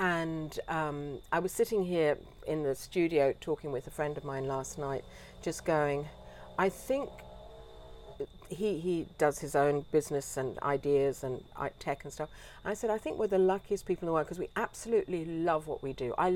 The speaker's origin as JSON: {"language": "English", "town": "Dublin", "region": "Leinster", "country": "Ireland", "moved": "as an adult", "said": "I came here 32 years ago. I wanted to meet Aboriginal people. I was an artist from Dublin."}